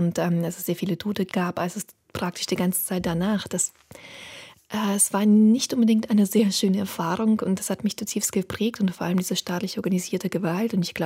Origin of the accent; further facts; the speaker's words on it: Azerbaijan; Ich bin in Aserbaidschan geboren worden und ich bin mitten im Kaukasuskrieg aufgewachsen.